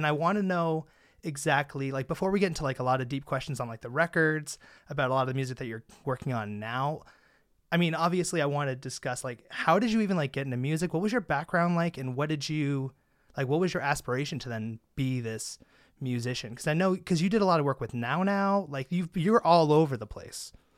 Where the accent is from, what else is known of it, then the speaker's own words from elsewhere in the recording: Massachusetts, United States; I grew up in Massachusetts, so I grew up on the South Shore.